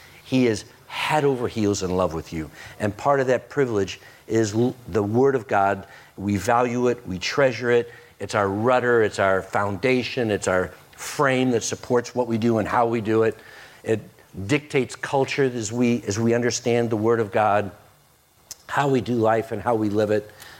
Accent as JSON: {"language": "English", "country": "United States", "said": "I live in 2024. I'm an American. I'm from the West."}